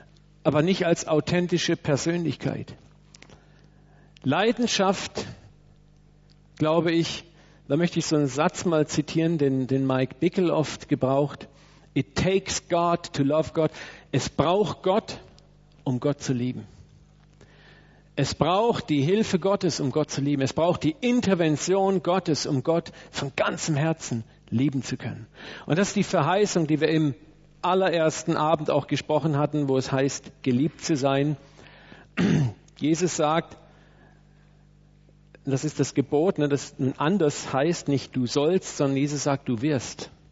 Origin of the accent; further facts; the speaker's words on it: Germany; Als Deutsche, denke ich, haben wir auch eine Tendenz in uns, dass wir Deutschen sehr leidenschaftlich sein können.